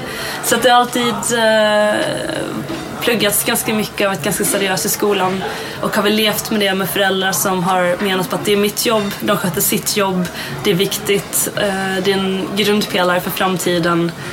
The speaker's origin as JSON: {"language": "Swedish", "town": "Kristianstad", "region": "Skåne", "country": "Sweden", "tie": "born or raised there", "said": "Född och uppvuxen i Kristianstad. Vi bodde på en liten gård i Stavesvad som ligger 2 mil norr om Kristianstad ungefär."}